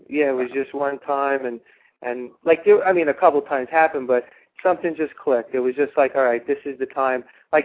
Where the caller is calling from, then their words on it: New Jersey, United States; from New Jersey.